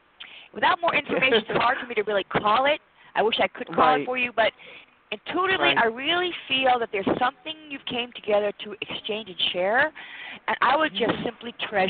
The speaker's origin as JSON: {"language": "English", "town": "Worcester", "region": "Massachusetts", "country": "United States", "said": "Okay. Yeah, I'm from Worcester."}